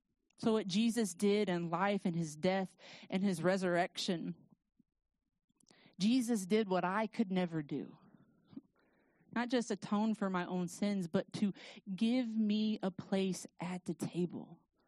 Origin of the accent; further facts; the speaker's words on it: United States; I'm white. I'm American.